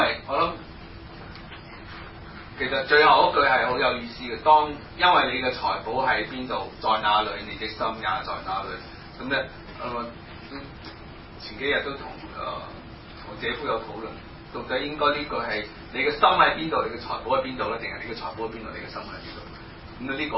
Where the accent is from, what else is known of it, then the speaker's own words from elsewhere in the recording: China; 很多其實很多時候我們中國人都有這個美德